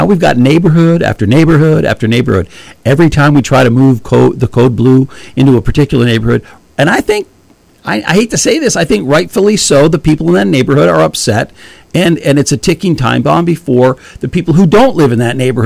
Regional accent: Hadley, United States; born there; When I came to town, I was born in Hadley, so I wasn't that far away.

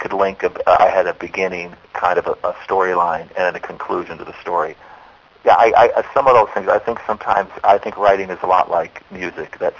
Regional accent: East Grand Rapids, Michigan, United States; No, I was brought up, I grew up in East Grand Rapids, Michigan.

